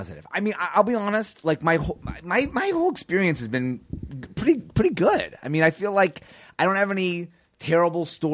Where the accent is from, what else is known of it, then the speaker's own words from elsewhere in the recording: Chicago, Illinois, United States; I grew up in Chicago. My mom took me to an audition one day because there was auditions at our like local community center.